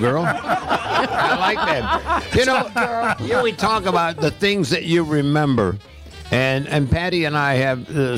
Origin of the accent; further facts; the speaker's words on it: Queens, New York, United States; Queens, New York.